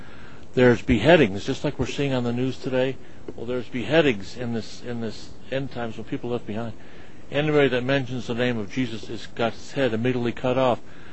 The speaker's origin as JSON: {"language": "English", "town": "Cleveland", "region": "Ohio", "country": "United States", "tie": "born or raised there", "said": "I based on growing up in Cleveland, Ohio, and a lot of black people in the community."}